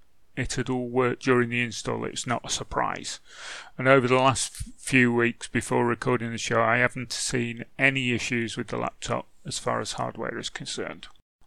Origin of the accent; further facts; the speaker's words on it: England, United Kingdom; I'm English. It's mate.